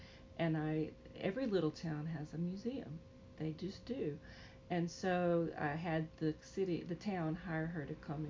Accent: Mississippi, United States; And I'm from Mississippi, and it took me a while to figure out a story that was the one I wanted to tell about my home.

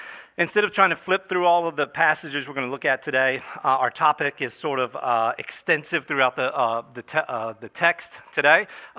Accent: Delaware, United States; I grew up in a small town in southern Delaware.

